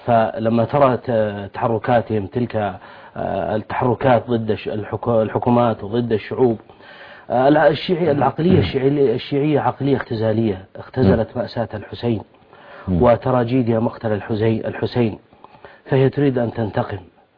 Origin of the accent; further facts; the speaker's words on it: Saudi Arabia; فأنا مواطن سعودي أجوب المملكة من شمالها إلى جنوبها إلى شرقها إلى غربها،